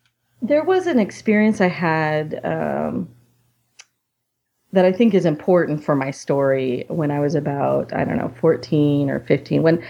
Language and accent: English; Vancouver, Washington, United States; I grew up here in the Portland, Oregon area, in Vancouver, Washington.